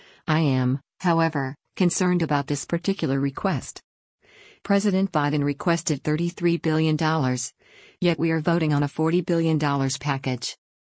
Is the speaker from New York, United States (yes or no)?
no; Tennessee, United States; In my home state, mothers can't get baby formula in Knoxville.